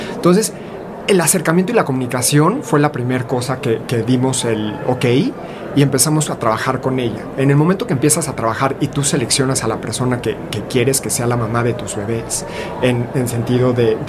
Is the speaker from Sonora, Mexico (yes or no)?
no; Querétaro, Mexico; Yo soy queretana.